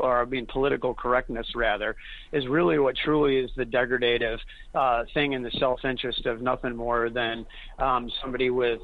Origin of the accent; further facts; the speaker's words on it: Rockford, Illinois, United States; Well, I'm just from a little town west of Chicago, actually, Rockford, Illinois.